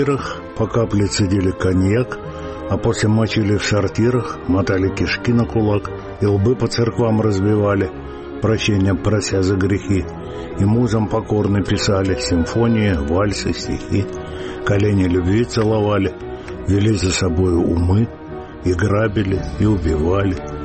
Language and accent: Russian; Saint Petersburg, Russia; also born or lived in Ukraine / Belarus; отец служил, поэтому мы мотались по Союзу. Потом уже с института начинаю, я уже жестко ленинградец.